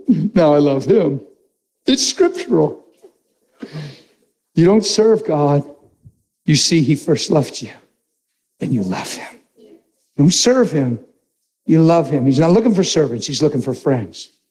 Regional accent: East Coast, United States; I say, guys, come on. I'm from the East Coast.

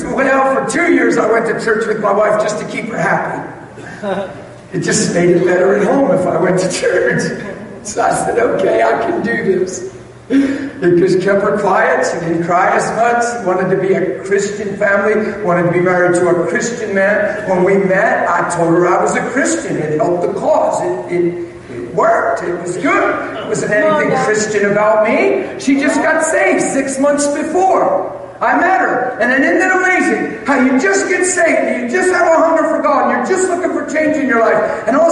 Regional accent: Pennsylvania, United States; I'm from Pennsylvania. I'm going to jump on a plane today and fly home

